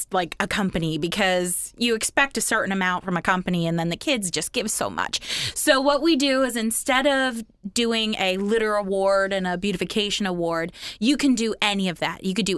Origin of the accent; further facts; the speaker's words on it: Florida, United States; I grew up in Martin County.